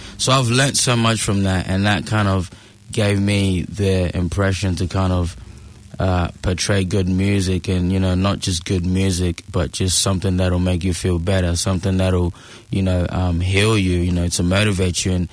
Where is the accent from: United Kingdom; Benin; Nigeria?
Nigeria; moved away; Born and bred in Nigeria, came here 2006.